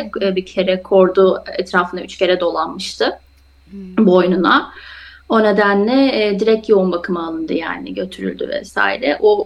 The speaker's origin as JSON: {"language": "Turkish", "region": "Istanbul", "country": "Turkey", "tie": "born or raised there", "moved": "as an adult", "lives_now": "Houston, United States", "said": "27 yaşındayım. İstanbul'da doğdum, büyüdüm ama 2018 yılında aileme Green Card çıkması sonucu Türkiye'de okuduğum üniversitede 3. sınıfa geçerken yarıda bırakıp o yaz tatilinde Amerika'nın Houston, Texas eyaletine yerleştik. O zamandan beri de 6 senedir buradayım."}